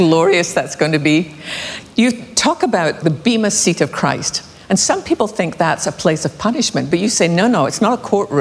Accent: Scotland, United Kingdom; When I was a teenager growing up in Scotland

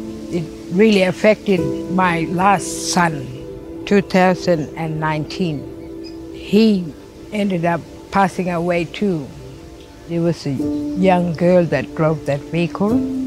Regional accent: Bear Mealy, Northern Territory, Australia; English is a second language; also born or lived in Tennant Creek; I was born in Tennant Creek. I grew up in Bear Mealy settlement, that's Buranga now. Didn't speak a word of English. I would speak Western Arda, and my friend would speak Creole to me

